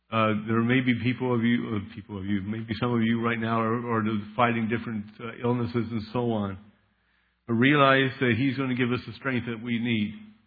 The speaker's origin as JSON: {"language": "English", "country": "United States", "lives_now": "Germany", "said": "I'm an American in a German land, and I have the Bible underneath my arms, you might say, in that sense."}